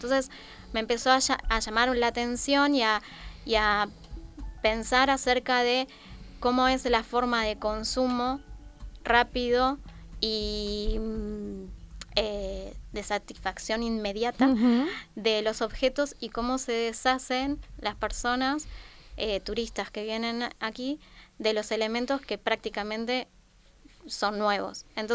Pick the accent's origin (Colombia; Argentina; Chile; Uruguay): Argentina; Yo porque soy argentina y por lo menos de la ciudad, incluso de la que soy, no existen estas posibilidades.